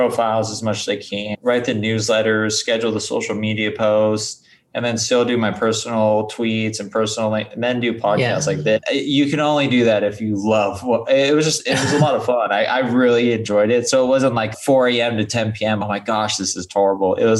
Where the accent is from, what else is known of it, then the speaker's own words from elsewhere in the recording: San Clemente, California, United States; also born or lived in Detroit; Yeah, I was originally born in Detroit, and I lived there till I was about 3. And then my parents moved to Southern California. So I grew up in a small beach town in Southern California called San Clemente.